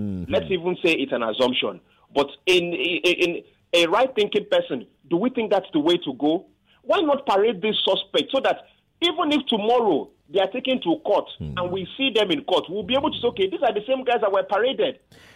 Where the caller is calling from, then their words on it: Ikeja, Lagos, Nigeria; I'm calling from Ikeja.